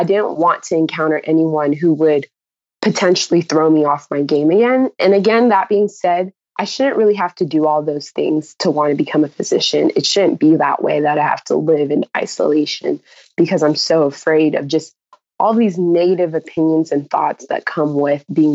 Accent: California, United States; so I grew up in San Fernando Valley. For people who aren't familiar, that is LA County. It was predominantly white.

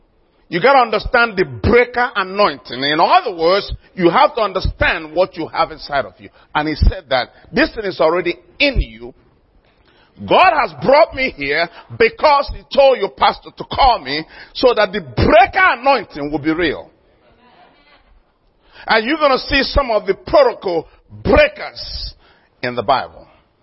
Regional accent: Nigeria; English is a second language; Originally, I'm from Nigeria, in case you wonder the accent

